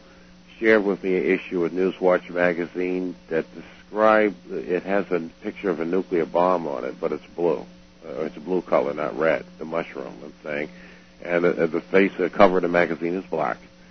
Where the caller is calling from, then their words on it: New England, United States; I'm calling from New England.